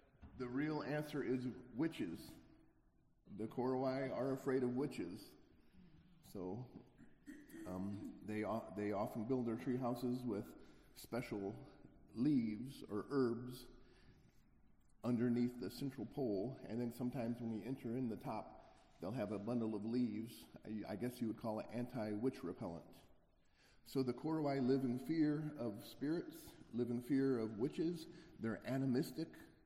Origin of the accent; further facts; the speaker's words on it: Missouri, United States; I grew up in Missouri. I suppose I'd be what you would call a hillbilly.